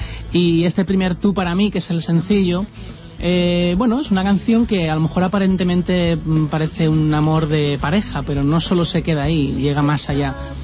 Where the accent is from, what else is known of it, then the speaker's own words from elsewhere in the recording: Aragon, Spain; yo creo que soy aragonés y muy involucrado directamente con mi tierra. Adoro Teruel, adoro mi familia, mis principios, mis costumbres